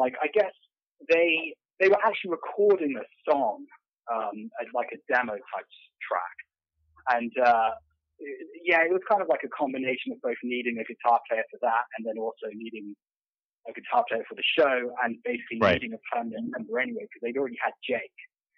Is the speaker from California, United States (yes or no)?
yes; San Diego, California, United States; born there; I have dual citizenship, so I was born in San Diego. My parents actually were living there briefly while my dad worked here for a company.